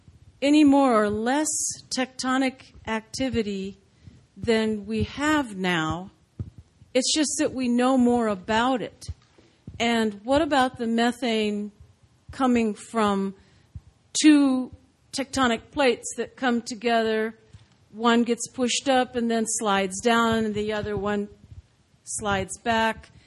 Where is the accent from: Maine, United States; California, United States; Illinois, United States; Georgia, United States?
California, United States; Ocean Beach; born there; I was born in Ocean Beach, California.